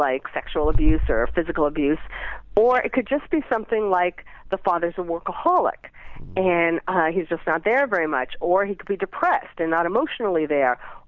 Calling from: Malibu, California, United States; From Malibu.

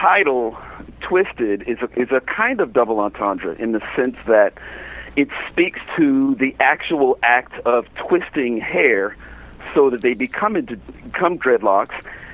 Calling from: Richmond, Virginia, United States; I'm calling from Richmond, Virginia, my home office.

